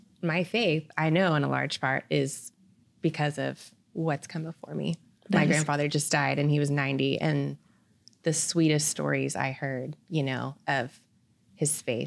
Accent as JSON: {"language": "English", "town": "Houston", "region": "Texas", "country": "United States", "said": "I'm from Houston."}